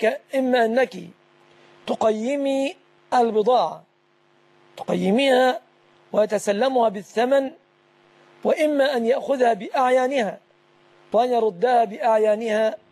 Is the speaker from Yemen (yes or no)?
no; Egypt